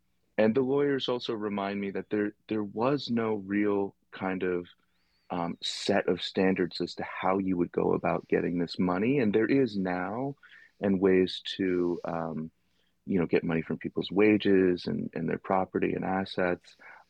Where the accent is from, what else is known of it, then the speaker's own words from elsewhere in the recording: Boston, Massachusetts, United States; even growing up in Boston, I surely would have heard about this.